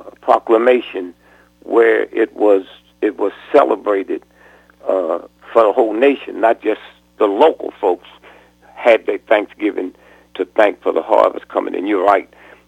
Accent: Plymouth, Massachusetts, United States; I'm from Plymouth, Massachusetts. I lived there. I've been living there since 1973.

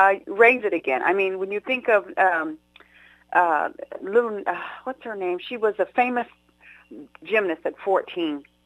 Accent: San Jose, California, United States; I grew up in San Jose. It was very Spanish. It was mostly Mexican, white, and black, and then you know, everyone intermarried, so it was very biracial and triracial.

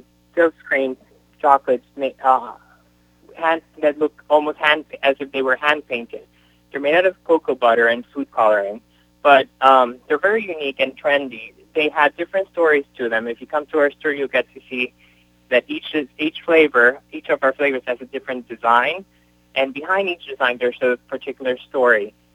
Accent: Honduras; I'm from Honduras as well, and I grew up eating that.

